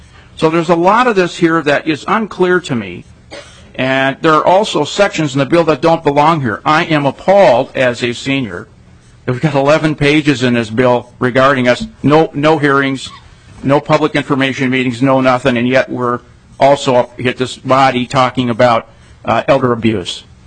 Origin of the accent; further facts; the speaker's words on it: Edina, Minnesota, United States; I'm from Edina, Minnesota.